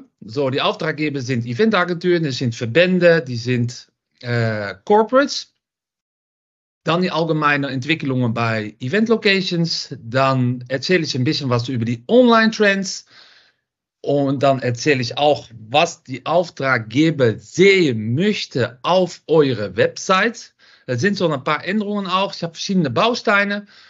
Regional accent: Netherlands; German is a second language; Ich komme aus Holland. … Ich bin von Venue Marketing, ein Bildungsplattform für Event Locations. Das mache ich seit 8 Jahren schon in Holland.

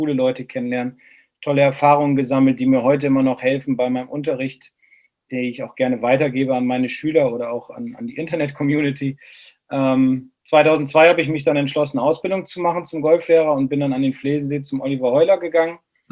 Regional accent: Bremen, Germany; Ich bin 42, spiele seit 1989 Golf, bin Bremer, habe eine Familie, Frau, Kind, Hund, Katze

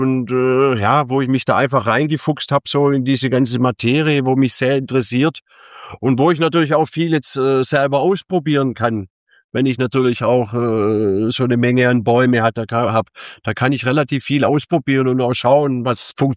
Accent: Germany; moved away; Wobei man muss natürlich auch sagen, als Deutscher ist man natürlich hier sowieso angesehen.

